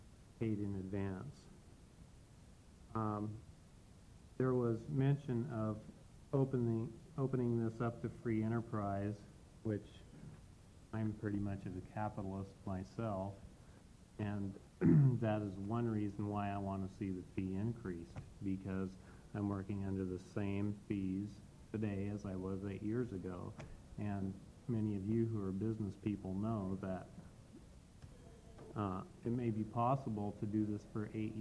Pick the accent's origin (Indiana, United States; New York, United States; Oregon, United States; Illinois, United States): Oregon, United States; I'm from Central Oregon